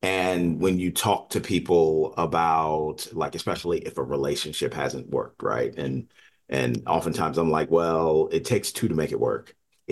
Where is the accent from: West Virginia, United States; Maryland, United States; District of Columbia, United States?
District of Columbia, United States; Washington; I live in Washington, D.C. I grew up in the Washington, D.C. area. My friends go back to elementary school, right?